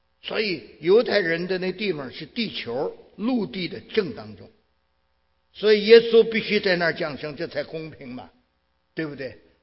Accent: Tianjin, China; 在我们天津话北方说叫肚脐眼儿

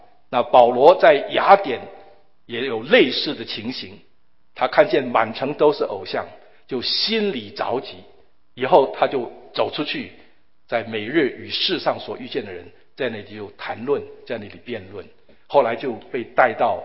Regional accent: China; 我们中国人这个很多的用词就包含了一些感觉哈

